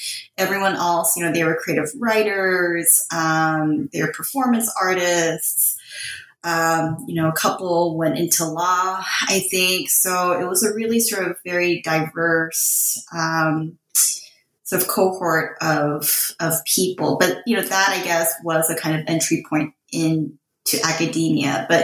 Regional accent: California, United States; I grew up in Southern California. My father worked in Both Garden Grove in Los Angeles

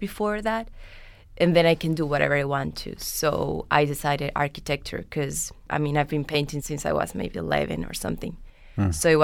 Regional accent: Venezuela; accent: Colombian; also born or lived in Colombia; right next to, in the border with Colombia. So I grew up going back and forth to Colombia and Venezuela. And my accent, it's like more from Colombia than from Venezuela.

